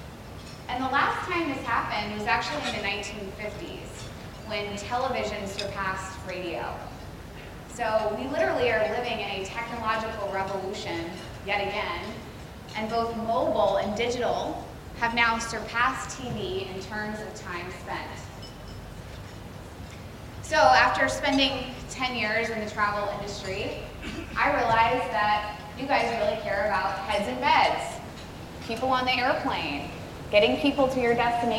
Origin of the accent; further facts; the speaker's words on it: Winter Park, Florida, United States; So I am from Winter Park, Florida, right outside of Orlando. Grew up about 2 hours from here, and I spent pretty much every summer right here on St. Pete Beach.